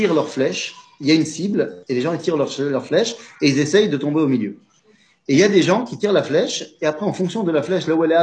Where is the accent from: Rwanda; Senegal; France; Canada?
France; nous, on a grandi en France.